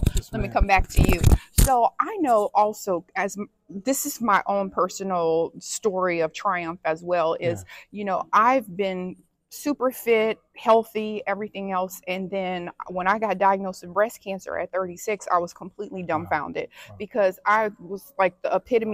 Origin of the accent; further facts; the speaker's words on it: Louisiana, United States; But I'm from Louisiana, I already know.